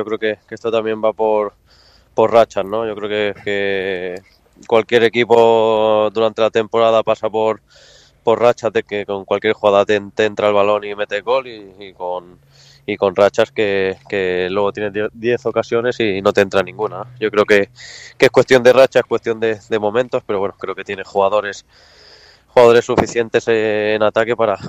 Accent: Barcelona, Catalonia, Spain; nosotros siempre somos de allí, de Barcelona

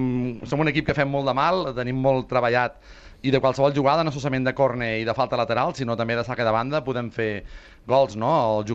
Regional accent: Arenys de Mar, Catalonia, Spain; now in Llagostera, Spain; sóc fill d'Arenys de Mar. La veritat és que sempre la gent em confon. Jo fa molts anys que visc a Llagostera per qüestions de feina, però sóc arenyenc de naixement i també de cor.

